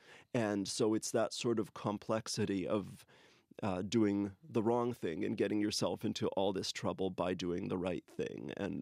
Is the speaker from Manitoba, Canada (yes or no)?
yes; Winnipeg, Manitoba, Canada; I grew up here in Winnipeg in the Jewish community. My grandfather was a Holocaust survivor